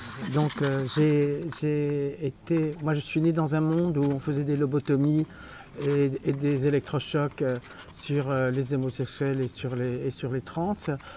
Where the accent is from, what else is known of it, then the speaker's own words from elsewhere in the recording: Paris, Île-de-France, France; parce que je suis une Parisienne non-parisianiste